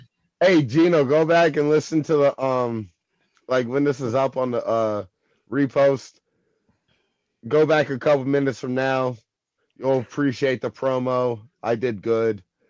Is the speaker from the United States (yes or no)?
yes; Atlantic City, New Jersey, United States; it's Atlantic City, my boy. I'm not representing that Philly. I like Philly, but I'm not from Philly. Atlantic City all day, baby.